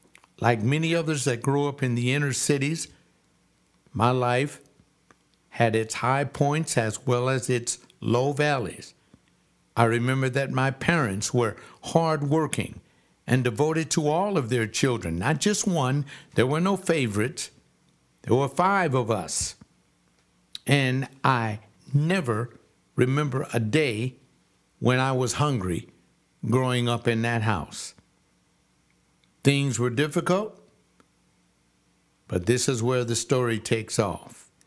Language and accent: English; Los Angeles, California, United States; I grew up in South Central Los Angeles. My recollections of attending 96th Street School, Compton Avenue grade schools remain as a clear focus as I think of those early days growing up in the inner city.